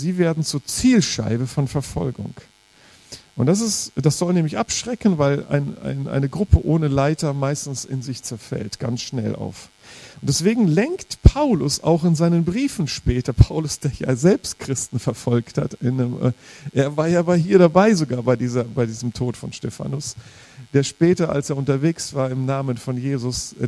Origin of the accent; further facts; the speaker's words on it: Rhineland, Germany; Und ich komme aus dem Rheinland, da war die Eifel nicht weit weg.